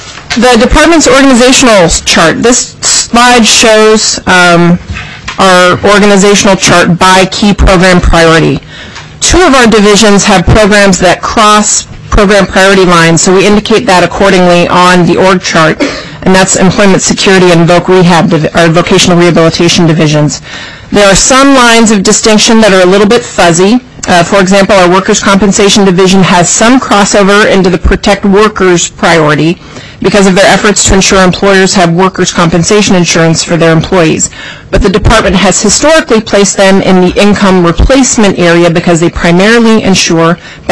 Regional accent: Fairbanks, Alaska, United States; So I was born and raised in Fairbanks. I graduated from Lathrop High School, and I attended the University of Alaska Fairbanks

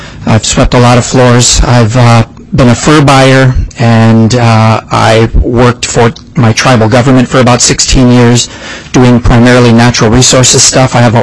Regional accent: Fort Yukon, Alaska, United States; now in Anchorage, United States; I'm originally from Fort Yukon, although I live in Anchorage now. I've been in Anchorage since 2008.

